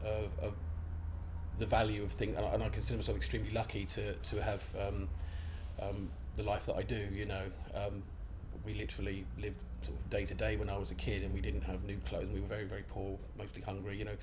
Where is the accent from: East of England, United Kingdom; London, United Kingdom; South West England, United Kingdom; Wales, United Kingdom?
London, United Kingdom; Perivale; Well, I'm from London. I was born in a place called Perivale, which is just West London, and I've lived there and thereabouts all my life. My mum and dad are what you would call traditional Cockneys. They were born in the Sound of Bow Bells, and so I've lived around sort of West London.